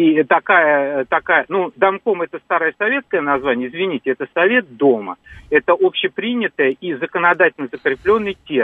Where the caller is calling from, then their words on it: Moscow, Russia; Я звоню из Москвы.